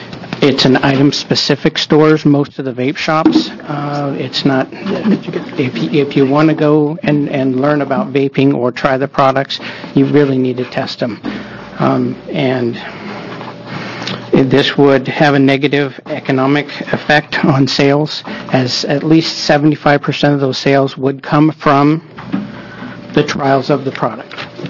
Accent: Medford, United States; I'm from Medford

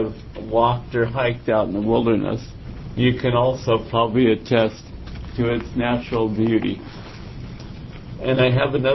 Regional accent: Portland, Oregon, United States; And I grew up here in Oregon. I'm from Portland.

